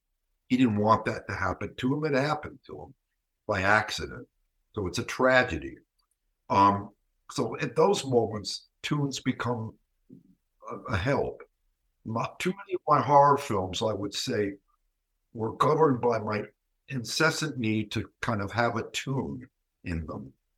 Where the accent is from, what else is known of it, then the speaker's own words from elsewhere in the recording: New Jersey, United States; He was born in New Jersey, went to jail in New Jersey. And I'm from New Jersey.